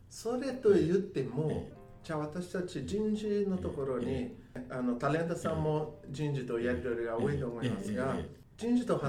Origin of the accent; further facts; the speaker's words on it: Brazil; 僕ブラジル人として、半分寒すぎだけど半分雪きれい楽しいっていう気持ちもあって